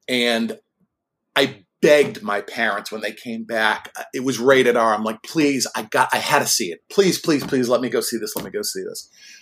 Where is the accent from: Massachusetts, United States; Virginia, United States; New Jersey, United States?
Massachusetts, United States; Boston; when I was a kid of about 11 or 12 growing up in the Boston area